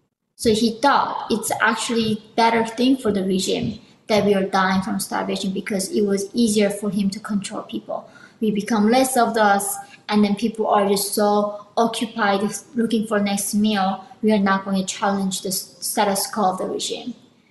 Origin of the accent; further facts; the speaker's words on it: North Korea; Yeah, so I was born in North Korea in 1993 when I was growing up there.